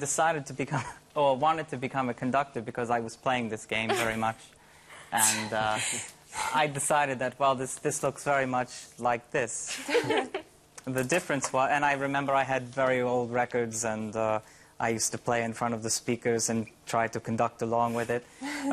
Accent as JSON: {"language": "English", "region": "New York", "country": "United States", "said": "From Long Island, which is not a borough."}